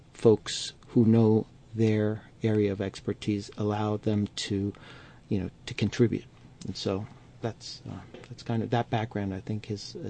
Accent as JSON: {"language": "English", "town": "Annapolis", "region": "Maryland", "country": "United States", "tie": "born or raised there", "said": "I grew up outside of Washington, D.C., in Annapolis, Maryland, home of the Naval Academy and the state capital for the state of Maryland."}